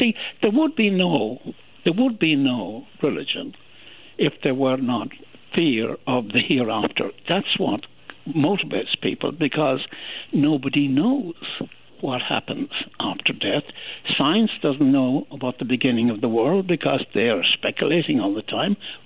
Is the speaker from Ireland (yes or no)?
yes; Ireland; growing up in Ireland